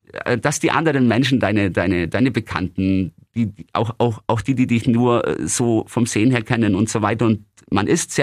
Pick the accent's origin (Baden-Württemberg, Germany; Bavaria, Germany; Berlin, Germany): Bavaria, Germany; Günzburg; In meiner Heimatstadt Günzburg, da gibt es ein gutes Geflecht, sage ich immer.